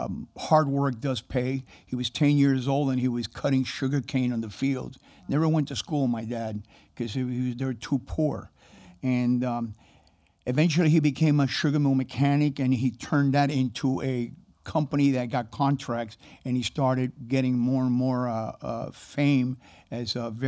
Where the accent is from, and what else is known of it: Miami, Florida, United States; born or raised there; also born or lived in Havana